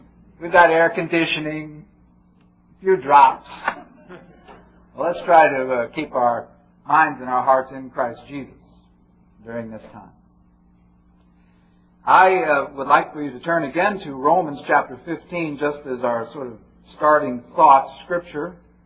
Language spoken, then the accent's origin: English; Long Island, New York, United States; so when I say I'm from Long Island, they think I'm from New York City, but I'm from Long Island.